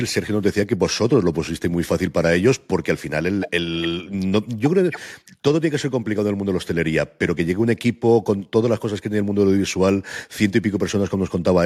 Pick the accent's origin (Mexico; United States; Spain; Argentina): Spain; Alicante, Valencian Community; Yo vengo de Alicante y en la Costa Blanca siempre tenemos una obsesión que es desestacionalizar como sea